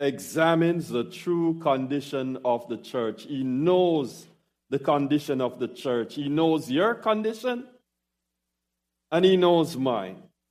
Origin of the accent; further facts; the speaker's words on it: Jamaica; moved away; When I came up from Jamaica, young people used to run from me, my peers, because I was a party killer.